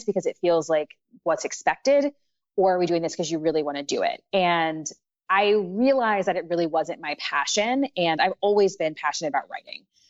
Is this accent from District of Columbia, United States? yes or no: yes; Washington, District of Columbia, United States; So I grew up in Washington, D.C.